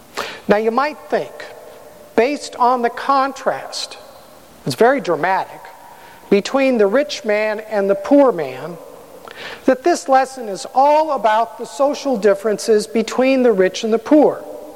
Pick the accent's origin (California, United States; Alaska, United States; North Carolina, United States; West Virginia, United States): California, United States; Growing up in the Santa Clara Valley, my view to the east, which is that way, right, was always dominated by Mount Hamilton in the Diablo Range just east of San Jose.